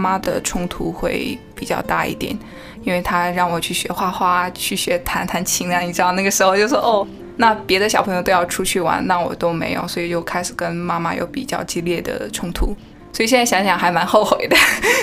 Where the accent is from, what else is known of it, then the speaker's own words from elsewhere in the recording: China; 我相信我这一代在中国长大的可能被教育都想要成为科学家